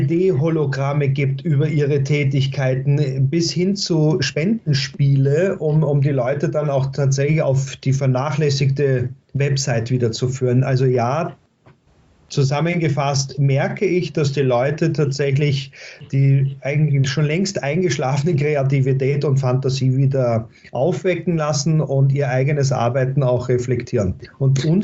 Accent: Vienna, Austria; Naja, das wäre für mich als Wiener natürlich naheliegend

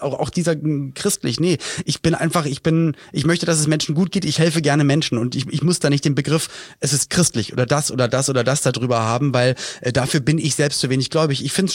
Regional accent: Berlin, Germany; Ich kenne auch in Berlin-Spandau, wo ich aufgewachsen bin, ein großes evangelisches Dorf, kann man sagen, das evangelische Johannesstift, wo ich in der Nähe gewohnt habe.

